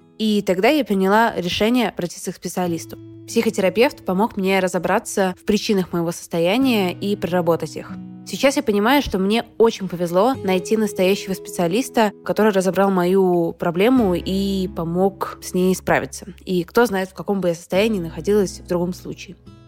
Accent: Russia; moved away as an adult; now in United Kingdom; Когда я переехала из России в Великобританию, я училась там в университете

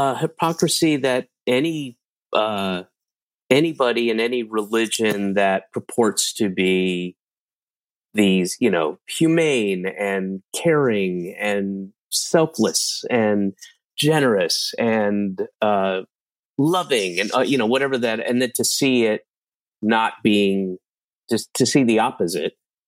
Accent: Roswell, Georgia, United States; We moved actually, but I was in Roswell, Georgia, which is like a very

